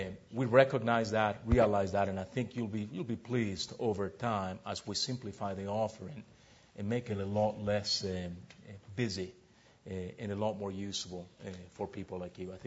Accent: Ecuador; now in United States; If I could just add a personal experience here, I immigrated from Ecuador, South America, back in 1974. And as I did in Ecuador, every morning, twice a week, I would take the trash out.

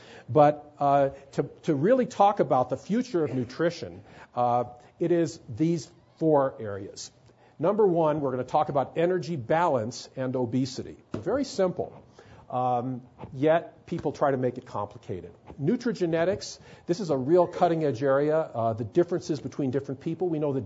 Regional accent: Los Angeles, California, United States; My background, basically, I grew up in Los Angeles, went back east for school, and came back to Los Angeles, always wanted to teach at UCLA.

